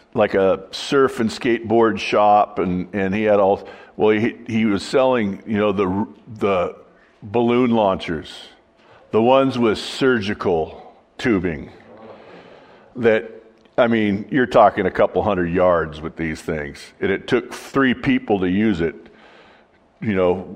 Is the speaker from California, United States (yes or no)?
yes; Glendora, California, United States; now in Michigan, United States; when they found out that I moved to Michigan from California, which you would think is a sin